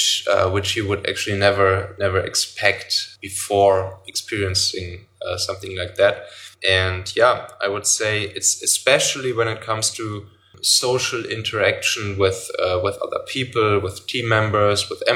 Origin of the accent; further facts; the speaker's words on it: North Rhine-Westphalia, Germany; I'm originally from the Rhineland, so from near Cologne.